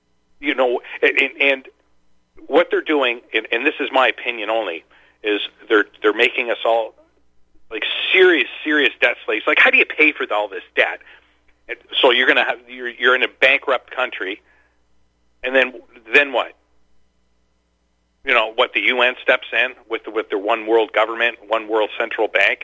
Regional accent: Canada; And I'm thinking to myself, and I'm from Canada, you know.

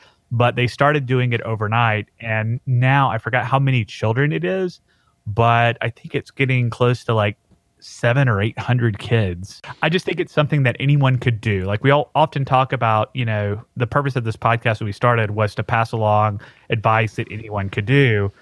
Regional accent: Poplarville, Mississippi, United States; It's called Backpack Buddies of Poplarville. And that's my hometown. It's where I'm from

